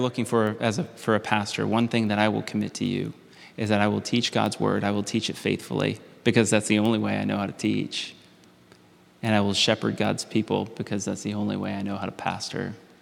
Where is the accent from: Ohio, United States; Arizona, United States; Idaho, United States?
Ohio, United States; now in Maine, United States; when I moved here 5 years ago, I was actually really nervous. I was scared. I grew up in Ohio. I'd never been to Maine really ever in my life.